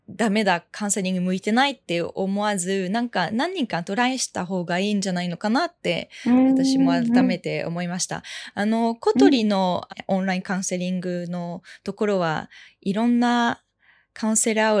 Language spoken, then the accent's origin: Japanese; France; first language French; Japanese is a second language; フランスの、うん、最初の一番の言語はフランス語なので、うん、フランスで生まれて育ったので